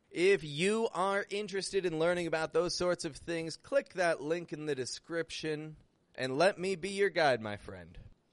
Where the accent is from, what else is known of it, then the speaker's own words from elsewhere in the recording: Toronto, Ontario, Canada; now in Mexico; I'm from Toronto, I live in Mexico, and today I'm recording this podcast episode from out on my terrace.